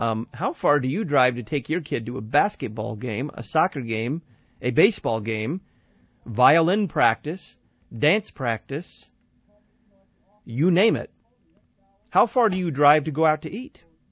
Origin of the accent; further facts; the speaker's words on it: Dallas, Texas, United States; I come from Dallas, Texas, and you wouldn't have to drive that far to find one that is faithful to God's word.